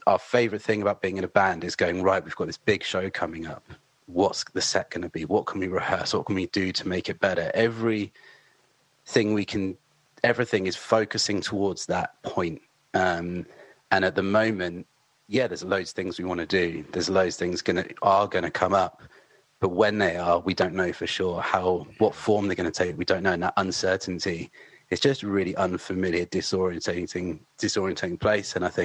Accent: South East England, United Kingdom; as a kid growing up near Southampton, the music scene didn't feel very apparent to me.

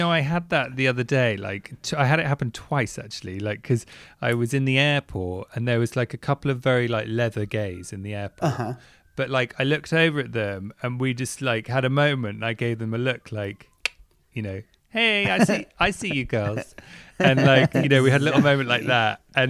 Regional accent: England, United Kingdom; And I suppose technically I'm English

